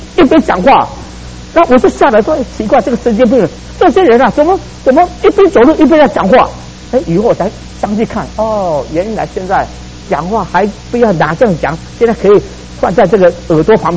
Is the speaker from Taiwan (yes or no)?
yes; Hsinchu, Taiwan; moved away as an adult; now in United States; 我记得我小时候，我们住在乡下，我们乡下哈只有一支电话。那如果从台北啊打电话到新竹的时候啊